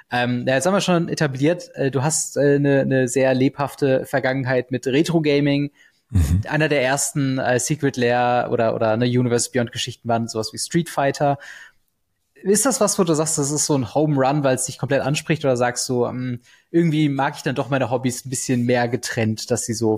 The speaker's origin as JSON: {"language": "German", "town": "Siegen", "region": "North Rhine-Westphalia", "country": "Germany", "said": "also ich komme aus Siegen, für die Leute, die es noch nicht kennen, bei NRW, so eine kleinere Stadt."}